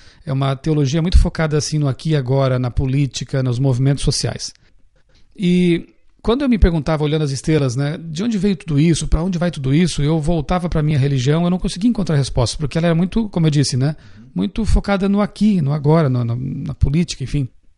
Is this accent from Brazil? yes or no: yes; Santa Catarina, Brazil; Eu sou natural de Santa Catarina, lá no sul do Brasil.